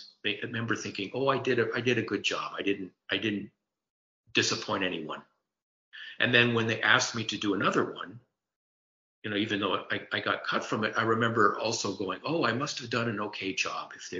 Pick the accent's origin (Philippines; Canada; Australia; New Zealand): Canada; now in Hollywood, United States; I came to Hollywood from Canada and, you know, wanted to do comedy